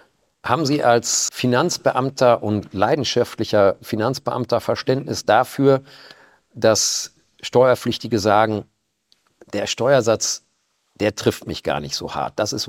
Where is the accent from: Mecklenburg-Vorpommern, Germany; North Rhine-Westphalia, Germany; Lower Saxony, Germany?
North Rhine-Westphalia, Germany; im Sauerland, wo ich aufgewachsen bin. Ich kann mich an Regenschauer ohne Ende im Sauerland erinnern in meiner Jugend.